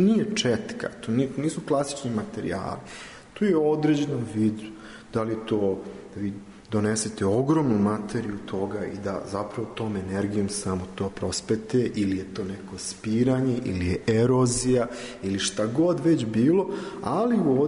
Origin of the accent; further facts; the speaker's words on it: Serbia; born there; ja sam rođen u toj osečini u zapadnoj Srbiji